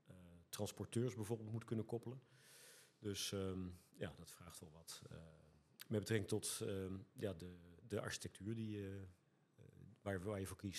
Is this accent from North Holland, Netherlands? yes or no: no; Almere, Flevoland, Netherlands; We zijn niet geboren in Almere, maar wel getogen in Almere.